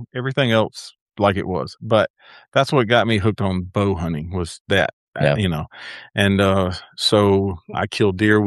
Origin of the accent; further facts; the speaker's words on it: Milledgeville, Georgia, United States; born there; I was born